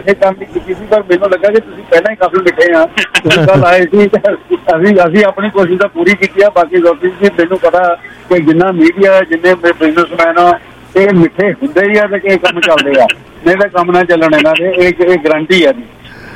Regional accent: Punjab, India; moved away; ਜਦੋਂ ਅਸੀਂ ਪਹਿਲਾਂ ਇੰਡੀਆ ਤੋਂ ਆਏ ਹਾਂ, ਪੰਜਾਬ ਤੋਂ ਆਏ ਹਾਂ

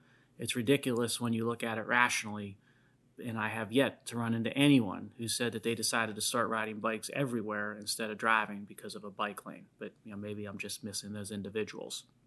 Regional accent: Pittsburgh, Pennsylvania, United States; a night that I had out on the town recently in downtown Pittsburgh, my hometown.

